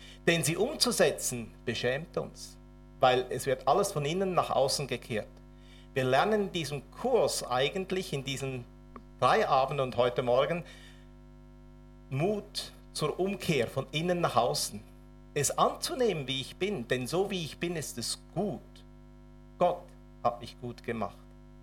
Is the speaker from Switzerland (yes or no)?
yes; Switzerland; Ich bin aber auch glücklich als Schweizer.